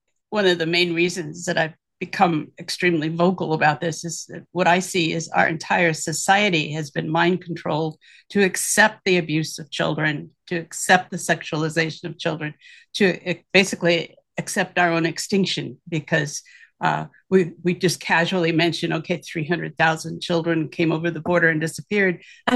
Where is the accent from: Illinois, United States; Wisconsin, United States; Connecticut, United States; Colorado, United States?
Illinois, United States; Geneva; born there; Well, I was born in 1949 in Geneva, Illinois.